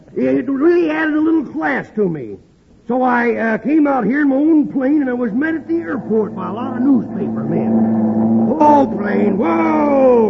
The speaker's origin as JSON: {"language": "English", "region": "Texas", "country": "United States", "tie": "born there", "said": "Well, I was born in Texas."}